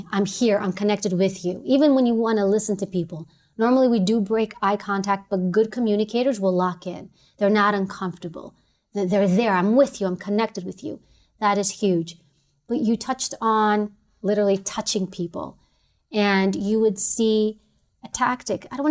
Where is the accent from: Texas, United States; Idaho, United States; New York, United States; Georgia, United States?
New York, United States; New York City; I'm from New York City.